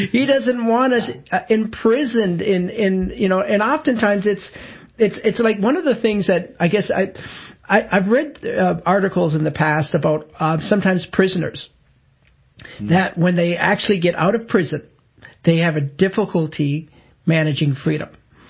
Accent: Canada; Pardon, I'm the Canadian

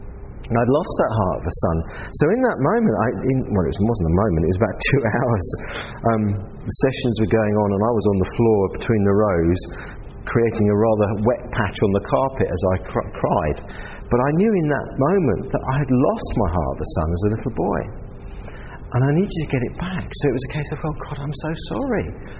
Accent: England, United Kingdom; He was from New Zealand, I was from England

